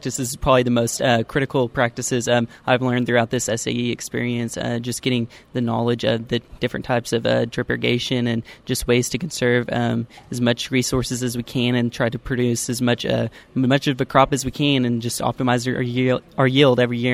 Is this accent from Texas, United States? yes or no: no; Altus, Oklahoma, United States; Upon completion of my bachelor's degree, I plan to return back to my hometown, Altus, and continue my involvement in my family farming enterprise